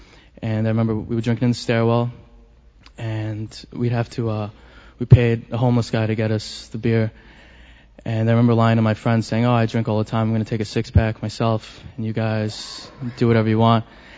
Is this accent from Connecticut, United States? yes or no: no; New York, United States; I'm from Manhattan. Grew up in Hell's Kitchen. I still live there.